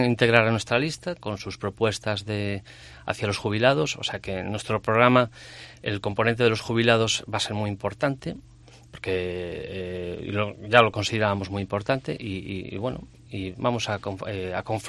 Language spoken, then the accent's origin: Spanish; Ferrol, Galicia, Spain; nací en Ferrol, me crié en Ferrol, conozco estas calles a la perfección.